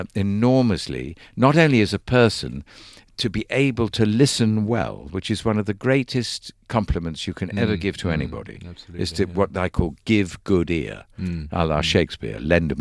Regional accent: England, United Kingdom; also born or lived in London; because I was born in London. I grew up in England.

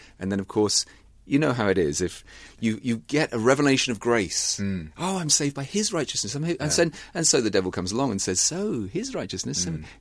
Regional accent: United Kingdom; But I don't then say that's because we are good as British people.

